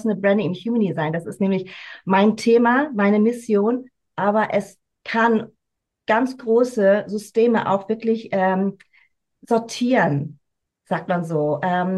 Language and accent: German; Hamburg, Germany; Ich bin hier groß geworden zwischen zwei Kulturen, immer wieder hin und her gerissen